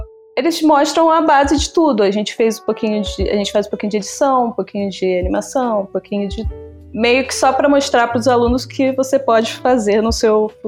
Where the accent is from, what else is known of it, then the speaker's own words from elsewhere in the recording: Niterói, Rio de Janeiro, Brazil; Eu sou de Niterói, na verdade, e aí eu sempre ia lá pro Rio